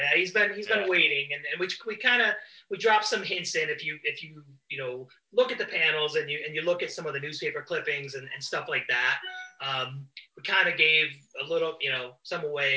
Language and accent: English; Ithaca, New York, United States; I'm originally from Ithaca, New York.